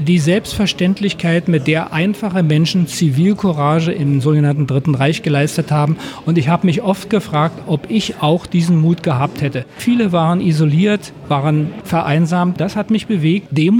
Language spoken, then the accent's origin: German; Berlin, Germany; obwohl man als Berliner natürlich auch einiges kennt